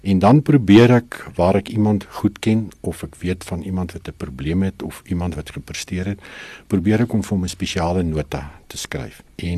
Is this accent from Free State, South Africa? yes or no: yes; Welkom, Free State, South Africa; toe ek het groot geword in Welkom.